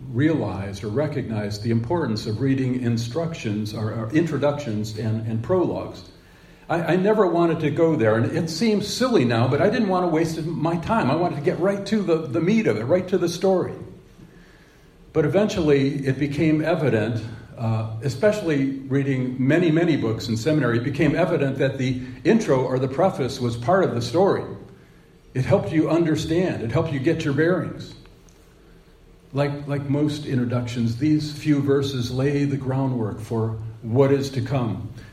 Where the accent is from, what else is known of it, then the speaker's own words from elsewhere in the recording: Cleveland, Ohio, United States; For many years, I had faith that my hometown team, the Cleveland Browns, would make it to the Super Bowl.